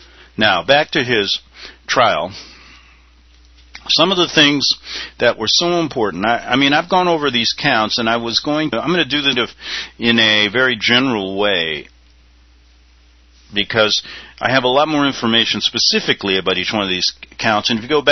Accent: Chicago, Illinois, United States; because I grew up in Chicago in during the Daley administration, things like that.

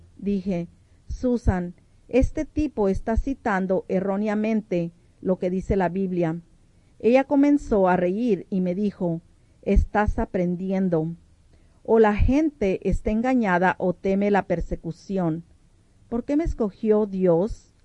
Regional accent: Montana, United States; Yo soy de Montana, el cual también es un lugar bello.

